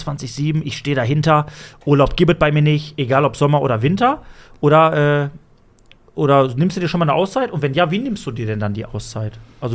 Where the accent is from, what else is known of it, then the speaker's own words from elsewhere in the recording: Castrop-Rauxel, North Rhine-Westphalia, Germany; Ich komme aus Castrop-Rauxel.